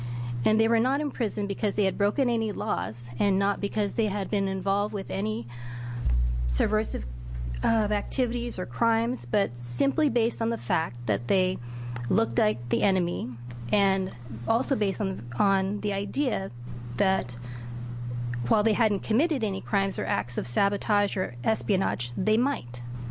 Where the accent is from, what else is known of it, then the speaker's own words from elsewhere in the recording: Hood River, Oregon, United States; I, too, experienced many instances of racial prejudice growing up in Hood River that I will not go into today